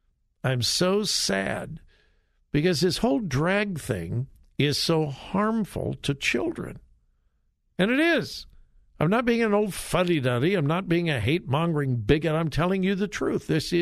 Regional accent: California, United States; I'm from Southern California.

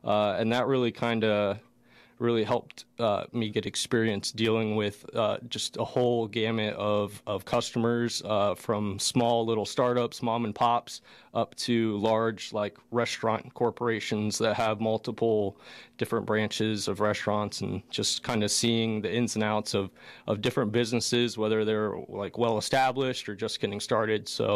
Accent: Stuart, Florida, United States; I'm originally from a place called Stuart, Florida, which is on the east coast of Florida. So a little kind of coastal town just north of West Palm Beach, and lived there for, you know, till I graduated high school.

